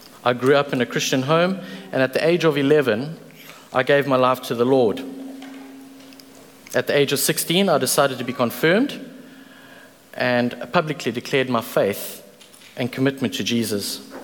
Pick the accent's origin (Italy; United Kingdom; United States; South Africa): South Africa; accent: South African; I was born and bred in South Africa, if that wasn't already obvious by my accent. I do speak in tongues, and more specifically Afrikaans. I am the eldest of three siblings.